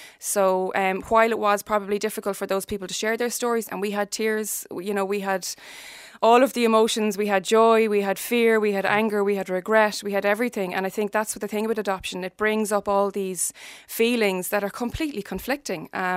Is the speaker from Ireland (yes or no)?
yes; Ireland; as an Irish society, there are thousands and thousands of people in our daily lives that are adopted and we don't know they are